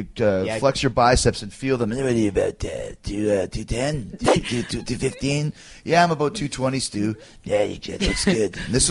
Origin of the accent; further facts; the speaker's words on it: Calgary, Alberta, Canada; I came from Calgary, so therefore I'm one of the – I'm a Calgary kid